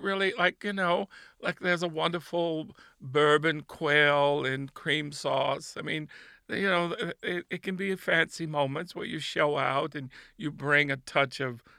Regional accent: South Carolina, United States; Well, of course I did. I'm from South Carolina.

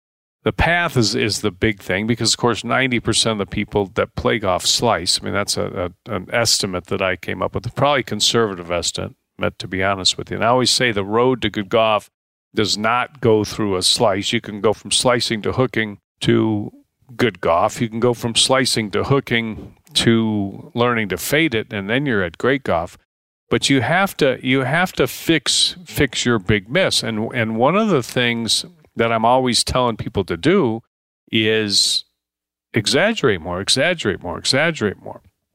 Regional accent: Deerfield, Illinois, United States; I grew up in Deerfield, Illinois

